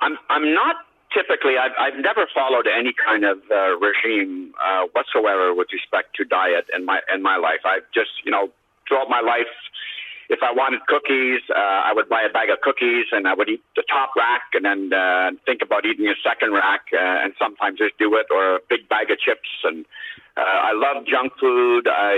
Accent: Ottawa, Ontario, Canada; Ottawa is my actual hometown. I was actually born in Ottawa and I grew up in Ottawa

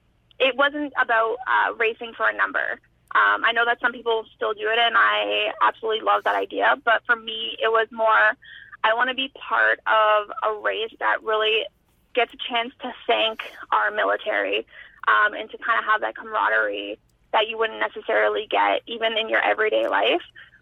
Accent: Sudbury, Ontario, Canada; one back in my hometown of Sudbury, and then I ran Ottawa Race Weekend.

